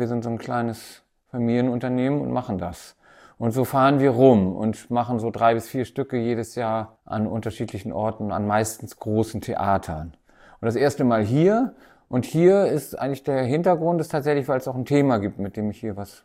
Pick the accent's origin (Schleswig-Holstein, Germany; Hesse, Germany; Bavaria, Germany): Schleswig-Holstein, Germany; Timmendorfer Strand; Aber ich komme ja hier aus der Gegend, aus Timmendorfer Strand, und habe hier auch angefangen